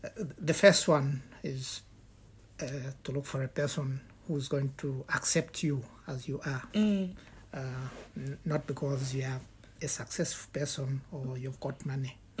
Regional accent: Zambia; moved away as an adult; now in United Kingdom; I was born and brought up in Zambia. I went to university in Zambia to study accounting and finance.

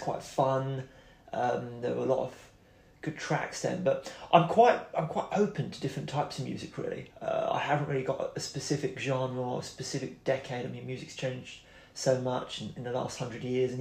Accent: Greenwich, London, United Kingdom; I am from Greenwich in southeast London.

